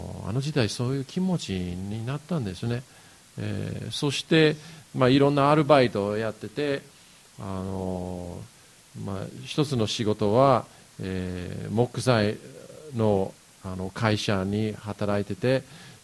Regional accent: Yokohama, Kanagawa, Japan; で、僕も、横浜育ちなんですけれども、

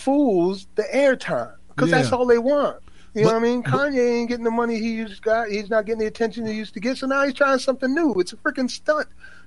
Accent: Paterson, New Jersey, United States; Eric Kelly and Ralph Lee from my hometown in Paterson, New Jersey, who were exonerated April 6th after wrongly serving over 24 years in prison. I grew up with those men.

